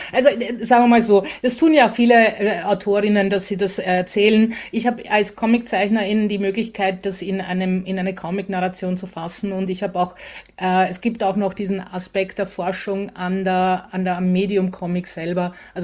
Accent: Austria; ich als Österreicherin konnte endlich den Ort besuchen.

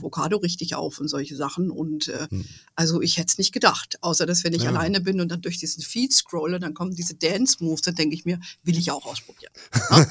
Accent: Hesse, Germany; weil sie in Hessen lebt, wo ich aufgewachsen bin

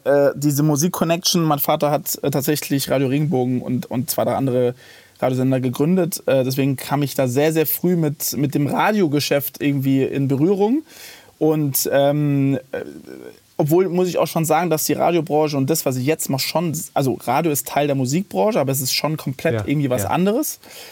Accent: Heidelberg, Baden-Württemberg, Germany; ich komme zwar auch aus Heidelberg, also liegt direkt neben Mannheim

